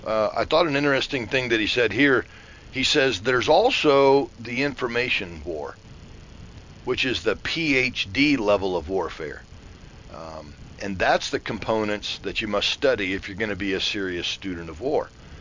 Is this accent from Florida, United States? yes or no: yes; Florida, United States; I went to school with the guy back in my hometown in Central Florida a few years ago